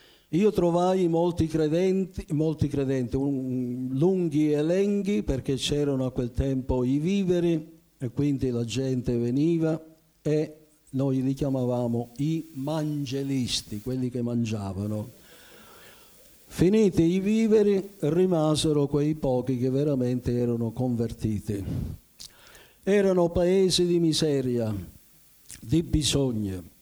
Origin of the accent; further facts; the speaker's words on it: Barrafranca, Sicily, Italy; la prima sede che io ebbe fu Barrafranca, il mio paese nativo, pensando che lì c'erano i miei parenti, gli amici, i ragazzi con i quali eravamo cresciuti